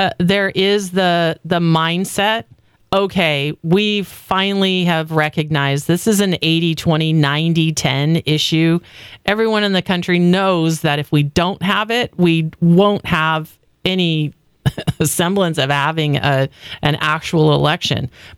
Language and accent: English; United States; I'm an American. I don't have any other country I'm going to be able to go to if it all falls apart.